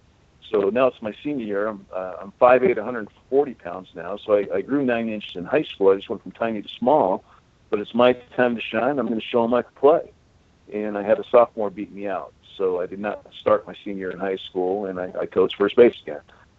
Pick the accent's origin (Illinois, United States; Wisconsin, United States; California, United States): California, United States; Huntington Beach; I'm from Huntington Beach because my brother was a star of the team.